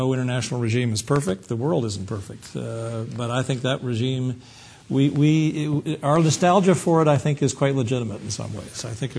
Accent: San Francisco, California, United States; my hometown of San Francisco.

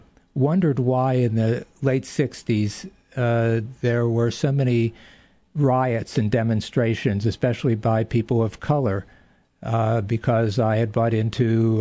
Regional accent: Pittsburgh, Pennsylvania, United States; I'm born and raised in Pittsburgh

